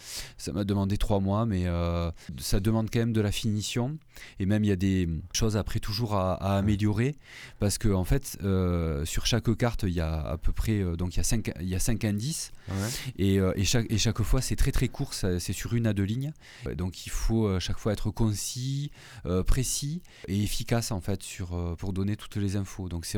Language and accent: French; Toulouse, Occitanie, France; je suis toulousain à la base